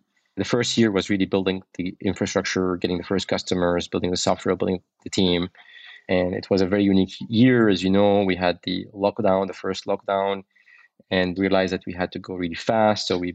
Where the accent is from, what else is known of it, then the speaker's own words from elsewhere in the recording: Beirut, Beirut Governorate, Lebanon; Yeah, I was born in 1980 in Beirut. This was in the middle of the civil war.